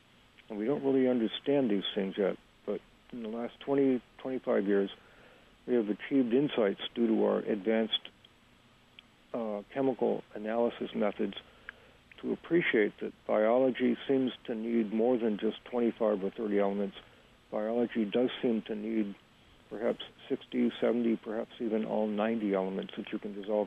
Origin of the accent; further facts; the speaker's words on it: Northeast, United States; Part of my problem is that I'm from the Northeast, and Acres USA is a Midwest farming organization for the most part, so I'm something of a stranger in these parts.